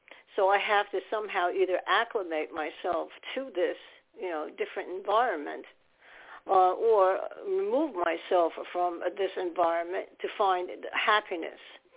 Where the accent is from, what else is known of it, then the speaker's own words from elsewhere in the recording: New York, United States; born there; I love New York City. I was born in New York.